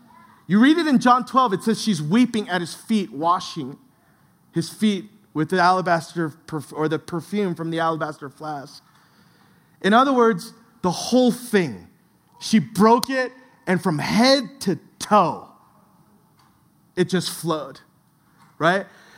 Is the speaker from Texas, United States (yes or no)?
no; New Jersey, United States; I grew up in New Jersey, so that really relates to me. It's tiny.